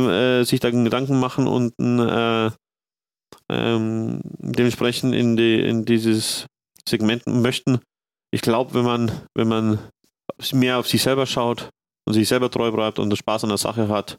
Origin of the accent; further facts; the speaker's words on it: Freising, Bavaria, Germany; weil ich komme ja auch näher aus Freising. Freising ist die Bierhauptstadt. Die Geburtsstadt des Bieres